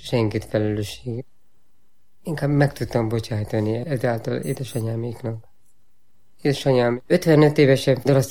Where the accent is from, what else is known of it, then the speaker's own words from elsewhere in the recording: Cristuru Secuiesc, Harghita, Romania; Bekerültem a kórházba, és a kórházból bekerültem a áruházban, Székely Keresztúron. Egy hatalmas nagy áruházban, ahol körülbelül 1000-en voltunk, kellett felnőjek.